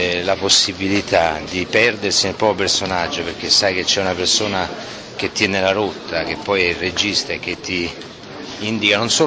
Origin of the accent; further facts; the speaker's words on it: Lazio, Italy; accent: Roman; con la voce mia e con la mia cadenza che è ahimè romana.